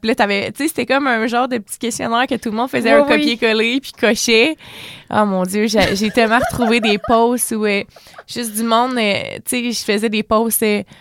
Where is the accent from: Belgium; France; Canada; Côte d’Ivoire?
Canada; Coaticook, Quebec; je venais de Quaticook, j'ai dans ces environs-là.